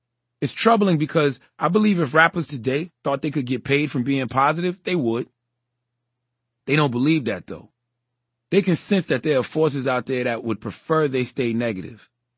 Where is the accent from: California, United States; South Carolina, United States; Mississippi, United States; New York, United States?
South Carolina, United States; I probably felt that connection strongly because I grew up in the Low Country. That's an area spanning the Carolinas